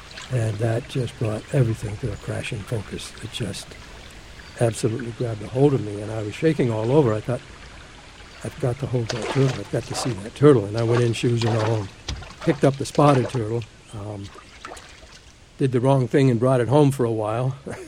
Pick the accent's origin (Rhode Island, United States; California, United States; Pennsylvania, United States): Pennsylvania, United States; Altoona; I was born and lived in Altoona, Pennsylvania, so I was in a central Pennsylvania railroad town, and I was in a, you know, an urban area.